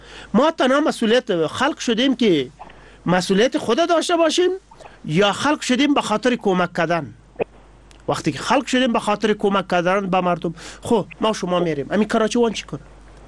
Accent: Afghanistan; ما همه افغان هستیم، یک ملت هستیم، مسلمان هستیم

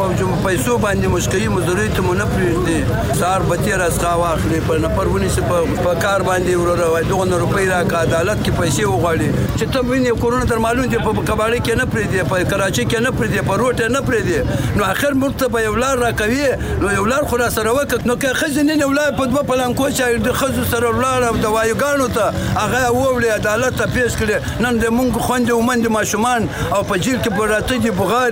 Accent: Afghanistan; مونږ افغان یو مونږ مسلمان یو

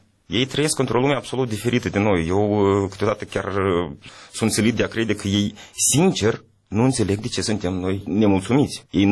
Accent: Moldova; Eu sunt moldovean

